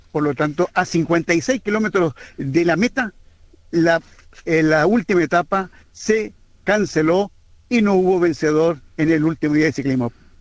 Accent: Valparaíso, Chile; No mucho, porque yo soy wanderino, de Valparaíso.

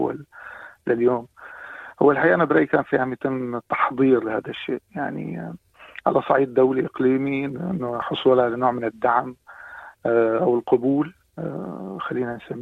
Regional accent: Syria; ننسى الواجبات تبعنا كسوريين لحنا اليوم، سواء في الداخل أو في الخارج

